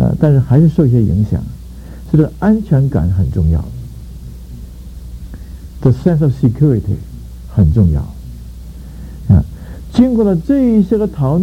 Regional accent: China; 我是中国人可以讲这个，外国人这么讲我们就不高兴了啊

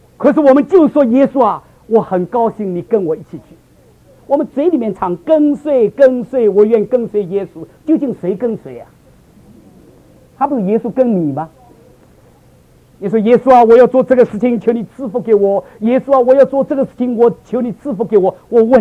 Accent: China; 因为我是个中国人

